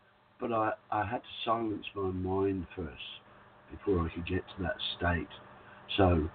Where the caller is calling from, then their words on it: Whitsunday Islands, Queensland, Australia; from the Whitsunday Islands, and it's 12 minutes past 4 in the morning